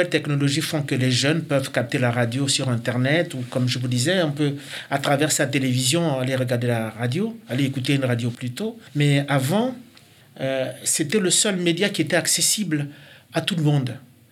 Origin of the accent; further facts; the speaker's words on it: Gabon; now in France; je suis originaire du Gabon, mais je vis en France depuis quelques années, donc j'ai la chance d'être baigné dans plusieurs cultures, à la fois au Gabon, mais aussi en France.